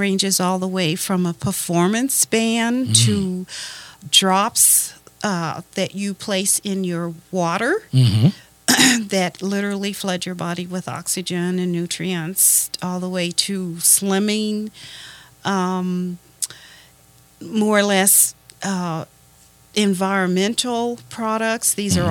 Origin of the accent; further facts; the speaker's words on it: Denver, Colorado, United States; moved away; Well, my brother and I were raised in Denver, Colorado, brought here in Never Will Forget, Christmas 1955.